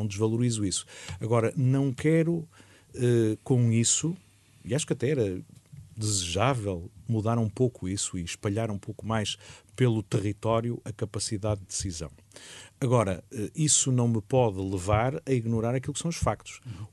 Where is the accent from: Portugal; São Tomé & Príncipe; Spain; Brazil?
Portugal; Matosinhos, Norte; Eu sou do Porto, sou de Matosinhos, melhor dizendo, tenho aqui o meu coração